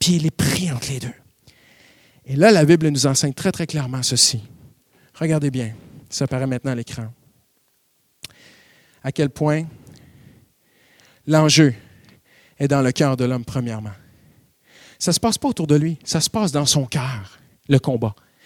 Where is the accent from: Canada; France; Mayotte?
Canada; On a une expression chez nous au Canada